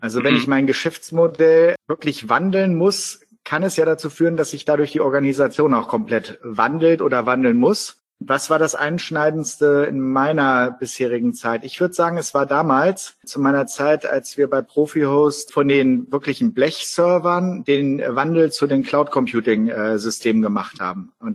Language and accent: German; Lower Saxony, Germany; hier als Niedersachse oder aus dem Blick eines Niedersachsen